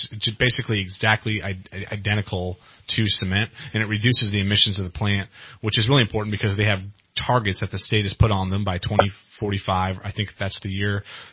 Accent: Weaverville, California, United States; I grew up in Weaverville, and my in-laws live in Round Mountain now. So, like, the 299 corridor. I went to Humboldt. So the whole Highway 299 corridor is, like, my home.

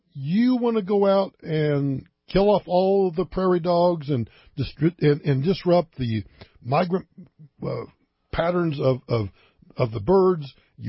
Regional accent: Oklahoma, United States; growing up in Western Oklahoma, growing up in farm and ranch country, I kind of know what a windmill is.

